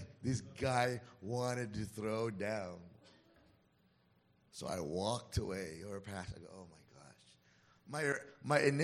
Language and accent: English; Philippines; You know, being Filipino, your first reaction would have been, right?